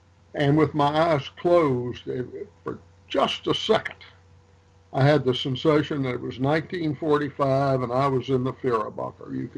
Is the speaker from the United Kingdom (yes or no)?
no; Baton Rouge, Louisiana, United States; born there; All right. I was born in Rouge, Louisiana. Went to Northeast Louisiana University and became an Army helicopter pilot at the end of the war in Vietnam.